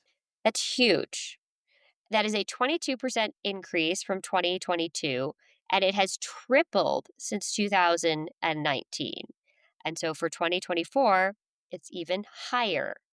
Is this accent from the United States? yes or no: no; Ireland; I'm Irish, so we'll say that's not totally likely.